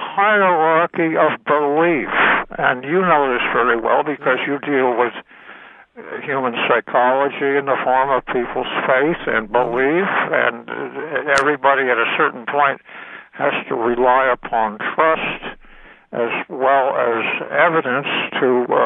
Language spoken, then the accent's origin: English; New England, United States; born there; but I think that means I was born in New England, so.